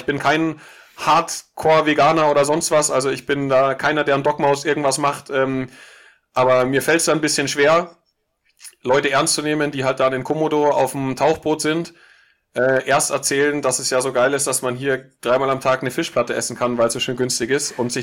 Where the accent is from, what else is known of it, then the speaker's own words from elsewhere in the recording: Munich, Bavaria, Germany; ich meine, ich komme aus München